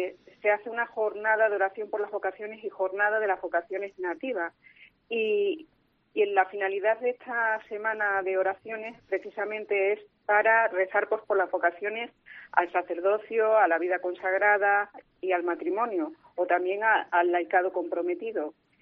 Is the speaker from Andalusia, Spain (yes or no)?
no; Montánchez, Extremadura, Spain; La vocación me vino como catequista, es decir, en la parroquia de Montánchez, en mi pueblo